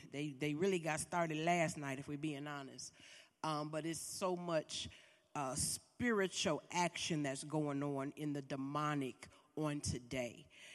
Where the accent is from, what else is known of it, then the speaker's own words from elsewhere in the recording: Detroit, Michigan, United States; We went to my hometown of Detroit.